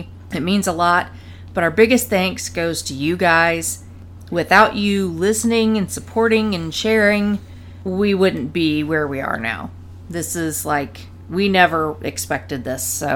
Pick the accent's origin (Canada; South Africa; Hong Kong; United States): United States; because we, as an American people, don't generally know how to write Japanese.